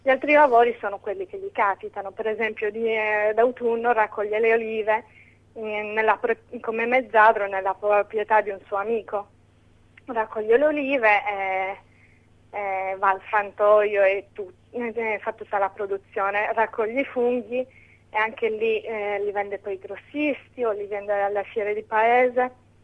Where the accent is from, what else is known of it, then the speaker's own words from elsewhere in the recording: Sardinia, Italy; also born or lived in London, United Kingdom; volevo in qualche modo raccontare la mia terra, specialmente dal punto di vista appunto lavorativo, in quanto comunque la vita in Sardegna è molto diversa rispetto a quella che vedevo a Londra